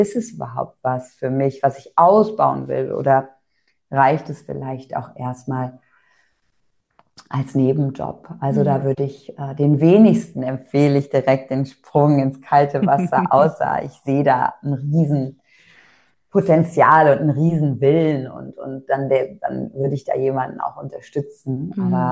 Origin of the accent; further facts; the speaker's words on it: North Rhine-Westphalia, Germany; wo ich herkomme. Nordrhein-Westfalen, Sauerland, Eifel.